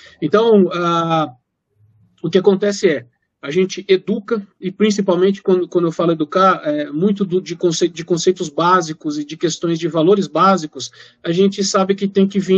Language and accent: Portuguese; Brazil; nós que somos brasileiros, a gente sempre tem uma desconfiança, né, seja de órgãos privados ou públicos.